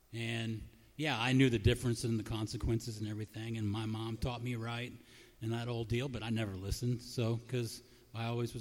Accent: Raytown, Missouri, United States; moved away; also born or lived in New Jersey; Well, I was raised in Raytown. My mom got remarried. We moved to New Jersey.

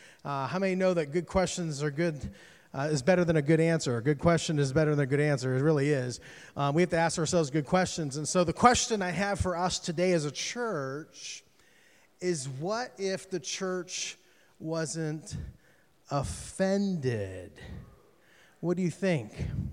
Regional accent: Pittsburgh, Pennsylvania, United States; now in Inglewood, United States; I'm from Pittsburgh, Pennsylvania. Okay, no apologies. I've been in Inglewood for 10 years

